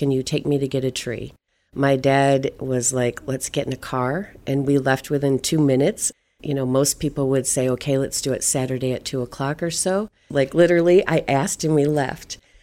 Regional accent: Michigan, United States; I am Anishinaabe from Michigan, and Anishinaabe is the Potawatomi, Ottawa, and Chippewa of Michigan.

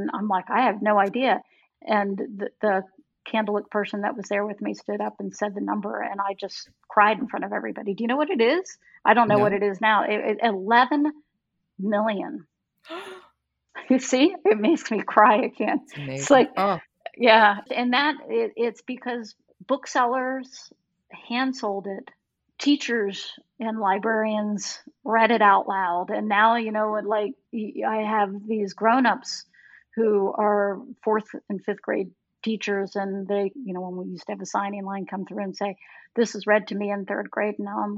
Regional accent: Florida, United States; moved away as an adult; now in Minneapolis, United States; When I moved to Minneapolis, I grew up in Florida. And when I moved to Minneapolis, I was 30 years old

